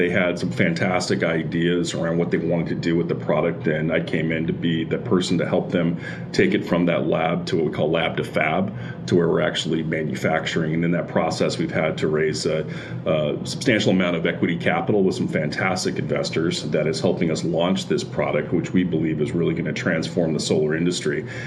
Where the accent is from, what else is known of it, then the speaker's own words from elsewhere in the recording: Van Nuys, California, United States; I am. I grew up in Van Nuys, which is in the San Fernando Valley.